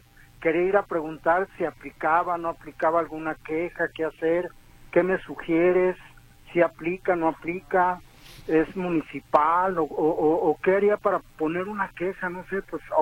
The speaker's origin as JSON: {"language": "Spanish", "country": "Mexico", "said": "Fíjate, como buen mexicano dejé al último para lo de la foto ahí en lo de la visa"}